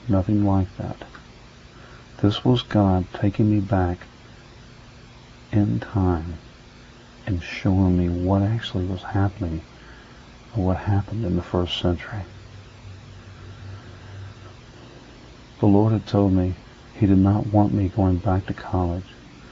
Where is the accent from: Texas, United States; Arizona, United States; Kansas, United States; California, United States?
Texas, United States; Fort Worth; I knew the largest Baptist seminary was in my hometown in Fort Worth